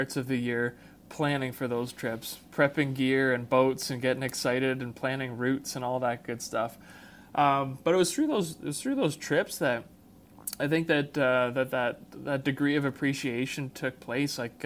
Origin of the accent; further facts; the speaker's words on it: Ontario, Canada; I grew up in Ontario, so several thousand kilometers from where I'm currently living. But in Ontario, it's a land full of trees, lakes, and rocks.